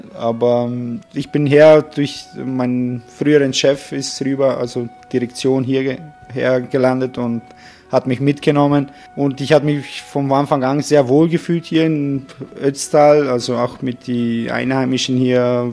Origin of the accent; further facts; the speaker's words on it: Germany; also born or lived in North Macedonia / South Tyrol; now in Sölden, Austria; Ich bin geboren in Mazedonien, in der Nähe von Skopje. Bin dann aber als klein aufgewachsen in Deutschland, meine ganze Schule. Und dann 16 Jahre war ich in Südtirol Meran, in viele verschiedene Häuser. Und jetzt mittlerweile seit 2014 in Sölden-Ötztal.